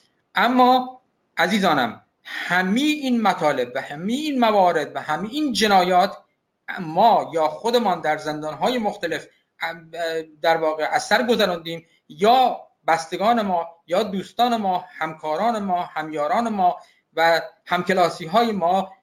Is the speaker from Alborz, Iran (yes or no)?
no; Khuzestan, Iran; moved away as an adult; من خوزستانی هستم و در خدمت صنعت کشور بودم، در خدمت همکارانم بودم در طی 35 سالی که در ایران بودم